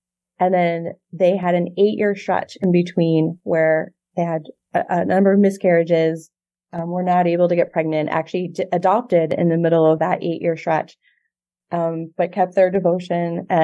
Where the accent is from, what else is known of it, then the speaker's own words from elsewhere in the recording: United States; yeah, speaking as an American, it was a little like, whoa, okay, Our Lady there nursing, right?